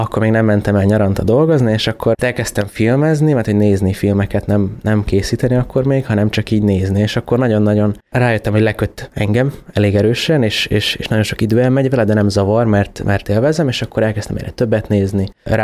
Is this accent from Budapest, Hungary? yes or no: no; Kiskunhalas, Bács-Kiskun, Hungary; alapvetően én is itt nevelkedtem Kiskunhalason